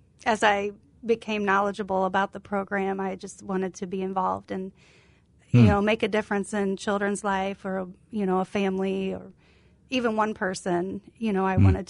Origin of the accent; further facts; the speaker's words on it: Galesburg, Illinois, United States; I am from Galesburg.